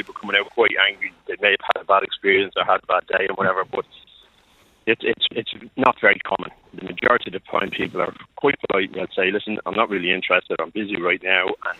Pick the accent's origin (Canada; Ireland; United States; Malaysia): Ireland; in England and Wales, and as an Irishman, I was actually very well received over there